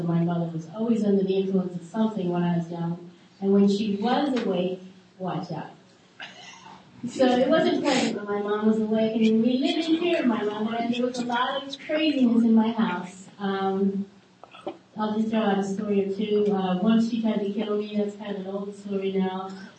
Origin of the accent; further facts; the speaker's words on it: New Jersey, United States; born there; Okay, I was born in New Jersey at a very young age.